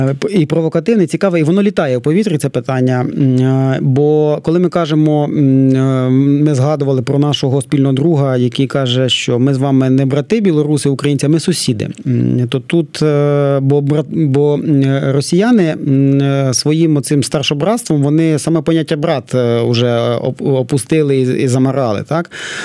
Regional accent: Vinnytsia Oblast, Ukraine; Я з Вінницької області

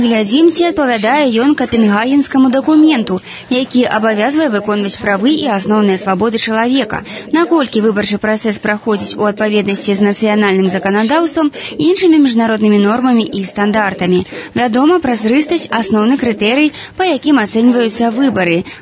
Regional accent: Italy; Belarusian is a second language; Я некалі сама чытала справаздачу па Італіі, адкуль я родам

